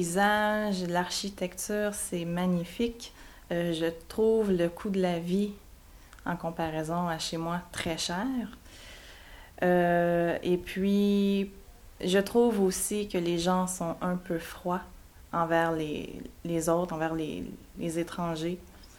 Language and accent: French; Longueuil, Quebec, Canada; j'ai 29 ans. Je viens de la ville de Longueuil, qui se trouve dans la province du Québec, dans le pays du Canada.